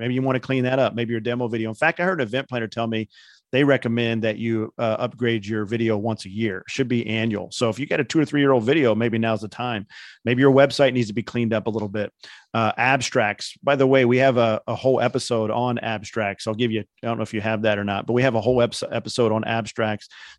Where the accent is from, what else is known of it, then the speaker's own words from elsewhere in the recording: Indiana, United States; But the ones in Indianapolis, I can say that because I'm from Indiana